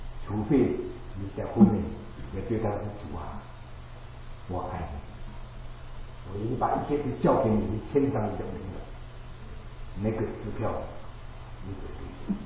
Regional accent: Indonesia; moved away; 我在印尼长大的时候

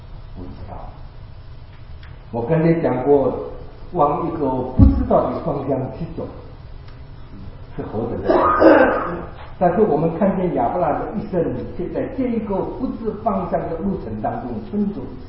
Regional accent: China; 我们中国人的农历年是下个礼拜

